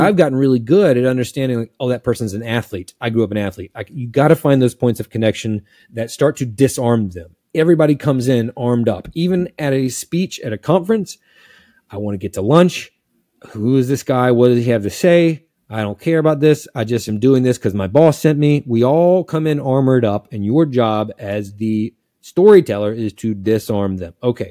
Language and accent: English; North Carolina, United States; I'm from the South. Whenever I meet someone from the South, that's an easy one.